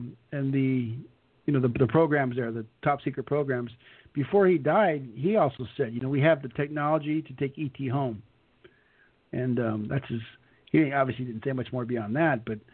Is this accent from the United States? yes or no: yes; California, United States; I'm from California where they bulldoze everything.